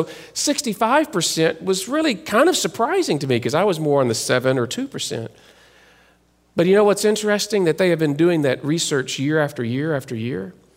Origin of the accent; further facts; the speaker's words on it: Deep South, United States; I grew up in the Deep South, and in the Deep South, being a Baptist Protestant, we did not do a Christmas Eve service.